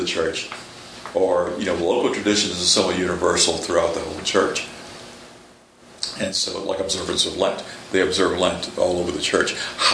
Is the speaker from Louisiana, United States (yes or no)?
yes; New Orleans, Louisiana, United States; growing up in New Orleans, you get tons of seafood.